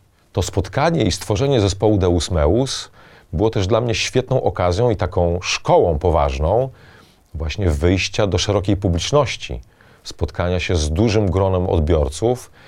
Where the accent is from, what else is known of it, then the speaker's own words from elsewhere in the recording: Kamień Pomorski, West Pomeranian Voivodeship, Poland; Ja pochodzę z Pomorza Zachodniego, z Kamienia Pomorskiego. Tam się wychowywałem